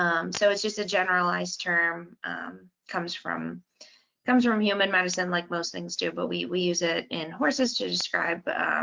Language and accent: English; Maryland, United States; I'm from Maryland originally and went to University of Kentucky for undergrad and studied animal science.